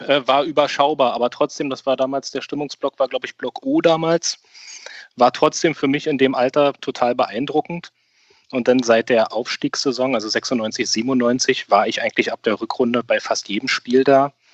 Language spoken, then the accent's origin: German; Berlin, Germany; born there; ich bin 38 Jahre alt, gebürtiger Berliner, seit Kindheitsbeinen Herthaner